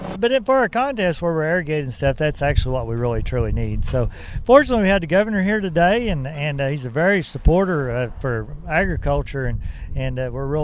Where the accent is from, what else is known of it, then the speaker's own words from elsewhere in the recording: Missouri, United States; We're both from Missouri